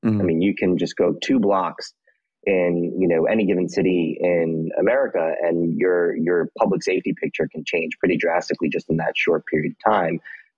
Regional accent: Brooklyn, New York, United States; now in Queens, United States; I'm born and raised in Brooklyn originally, but I did live on the Upper West Side for a short period of time.

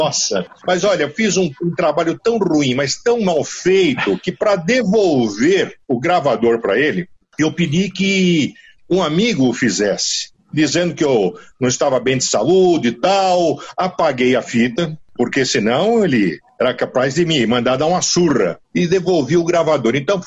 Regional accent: São Paulo, Brazil; born there; Então, nasci na Mooca, mais exatamente na rua Cuiabá, 806.

